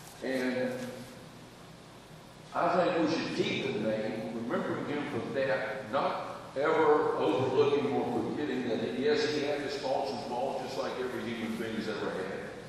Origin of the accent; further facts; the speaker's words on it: Virginia, United States; and I'm originally from Virginia